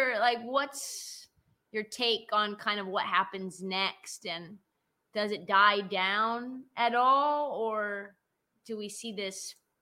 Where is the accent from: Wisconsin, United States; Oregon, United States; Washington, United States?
Oregon, United States; Portland; Cause just as a fan, I grew up in Portland